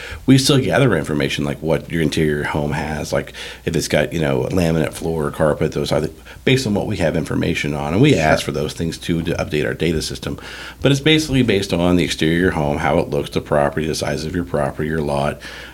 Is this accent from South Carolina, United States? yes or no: no; Springfield, Missouri, United States; So I grew up here in Springfield, went to school, public school here in Springfield, went to Missouri State